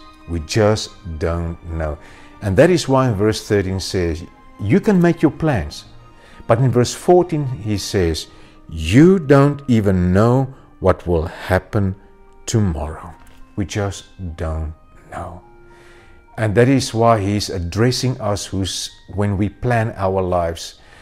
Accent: South Africa; Last week I got some bad news from my home country, South Africa.

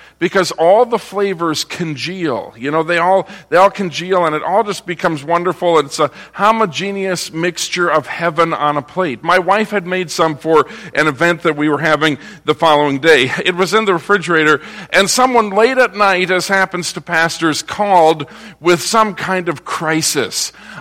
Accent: Minneapolis, Minnesota, United States; I'm from Minnesota. I grew up in Minneapolis, the metropolitan area. Did a lot of hunting up north.

